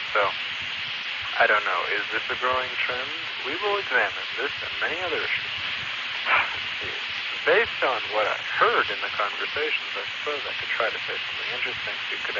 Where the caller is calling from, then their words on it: Pittsburgh, Pennsylvania, United States; But anyway, I am calling from Pittsburgh, PA.